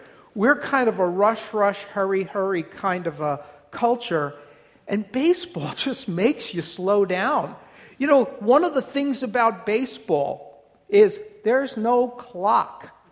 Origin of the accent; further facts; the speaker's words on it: New Jersey, United States; accent: New Jersey; I just have to lose what's left of my New Jersey accent.